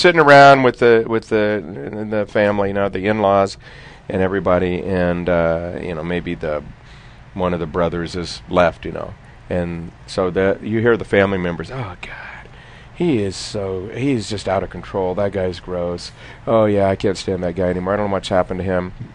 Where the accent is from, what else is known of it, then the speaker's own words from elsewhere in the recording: Mesa, Arizona, United States; I have to say, growing up in Mesa, I had not experienced that phenomenon.